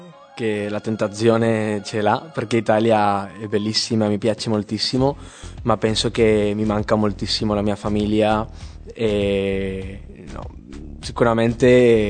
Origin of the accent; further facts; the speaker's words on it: Malaga, Andalusia, Spain; Italian is a second language; now in Italy; E vengo da Malaga, nel sud della Spagna.